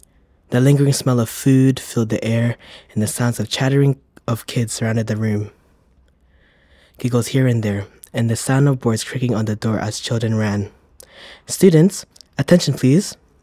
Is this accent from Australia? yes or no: no; Philippines; I am Filipino.